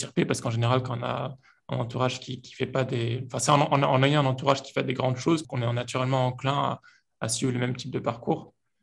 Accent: Lyon, Auvergne-Rhône-Alpes, France; je connais bien parce que je suis originaire de Lyon

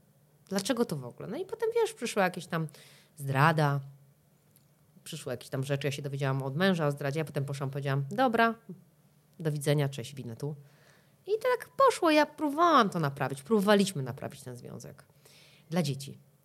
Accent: Warsaw, Masovian Voivodeship, Poland; also born or lived in Paris, France; Ja z Warszawy i z Paryża, dziewczyna, która wiele lat spędziła w Paryżu, wiele lat spędziła w Warszawie, w której się urodziła

